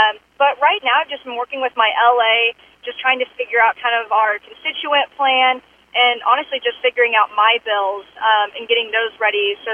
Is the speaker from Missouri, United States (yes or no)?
yes; Stewartsville, Missouri, United States; now in Caldwell, United States; I'm the representative-elect for District 2, and I grew up in Sturtzville-Maysville area. I grew up on a fifth-generation farm. Now I live in Caldwell and Hamilton